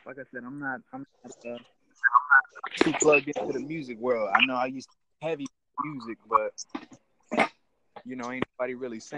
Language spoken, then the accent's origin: English; Grand Rapids, Michigan, United States; I'm originally from Grand Rapids, so. Well, not really from Grand Rapids. I'm from Benton Harbor, but I was born and raised in Grand Rapids.